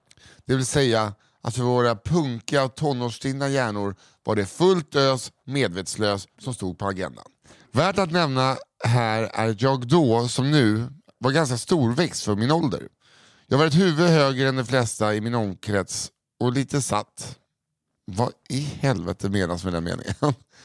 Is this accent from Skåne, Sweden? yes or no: no; Kiruna, Norrbotten County, Sweden; Kiruna. Där har jag vuxit upp.